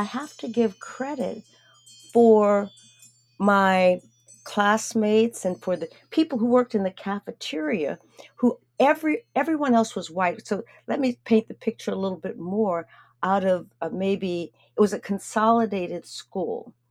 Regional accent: Erie, Pennsylvania, United States; I grew up in Erie, Pennsylvania, and there was a choice between going to the city schools or the county schools.

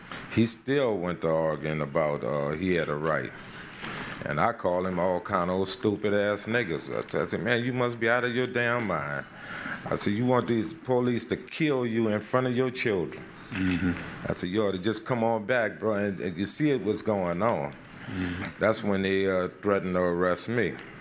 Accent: Gretna, Louisiana, United States; born or raised there

